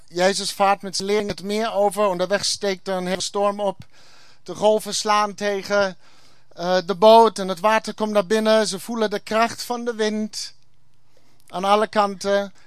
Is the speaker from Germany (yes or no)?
yes; Germany; Dutch is a second language; now in Netherlands